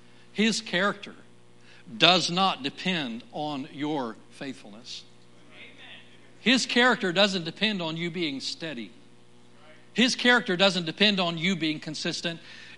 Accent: Alabama, United States; accent: Alabama; Years ago, with my Alabama accent still intact, I call him Laban.

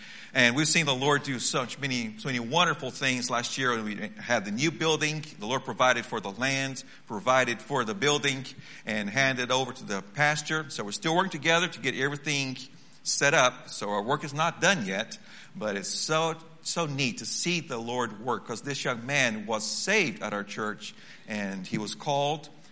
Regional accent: Brazil; I was born and raised in Brazil, but I've been back there 25 years.

